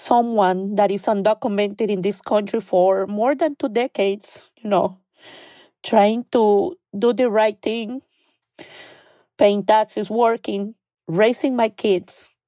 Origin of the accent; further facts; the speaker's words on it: Nicaragua; English is a second language; moved away as an adult; now in United States; I'm from Nicaragua. I came to this country when I was 21 years old. And I came because I have a daughter.